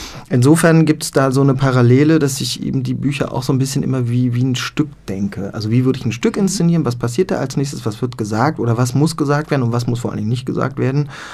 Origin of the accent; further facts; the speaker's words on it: Frankfurt an der Oder, Brandenburg, Germany; ich komme aus Frankfurt an der Oder, das ist im schönen Osten. Ich bin in der DDR geboren, da habe ich auch 14 Jahre gelebt.